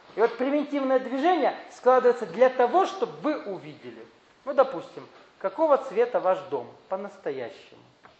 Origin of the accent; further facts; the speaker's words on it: Caucasus, Russia; also born or lived in Siberia; Я родился в Сибири, потом родители переехали на Кавказ.